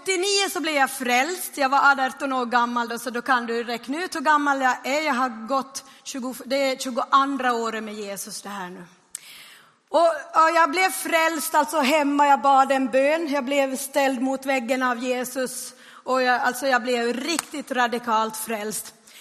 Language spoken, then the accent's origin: Swedish; Vörå, Ostrobothnia, Finland; now in Sweden; jag kommer från Vörå, så jag pratar ju brett och grovt och snett om stordan och borde och kyrka och kyrko. Men alltså jag har ju bott i Sverige i många år.